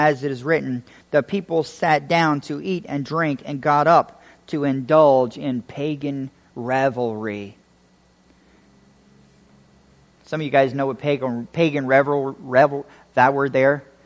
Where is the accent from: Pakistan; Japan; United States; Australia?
United States; Vicksburg, Mississippi; I'm from Vicksburg, Mississippi, so being down there was kind of cool.